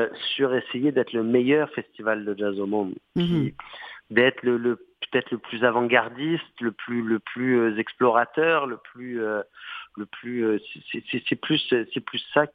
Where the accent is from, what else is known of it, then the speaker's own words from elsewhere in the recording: Montreal, Quebec, Canada; il faut que nous, en tant que Montréalais, on soit fiers de cela, d'avoir ce plus grand festival de jazz au monde.